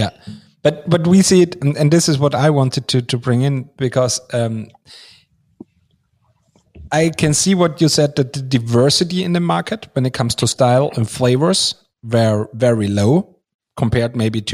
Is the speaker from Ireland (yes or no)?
no; Austria; I would say that also in Austria, in my home country, there we have a similar thing.